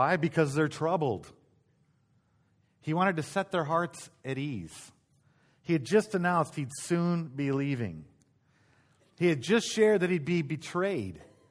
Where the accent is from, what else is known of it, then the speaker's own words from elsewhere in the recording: Michigan, United States; Well, I grew up in Michigan, and so they wanted to know, you know, some of the best places to go.